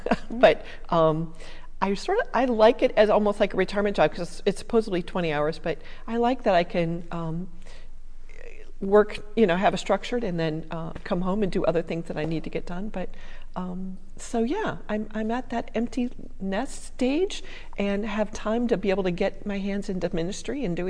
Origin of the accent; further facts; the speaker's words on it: Maryland, United States; also born or lived in Minnesota; I grew up in Minnesota. Lived there for 11 years, and then we moved to Maryland for my dad's job. So most of my life I've been in Maryland, grew up in Maryland.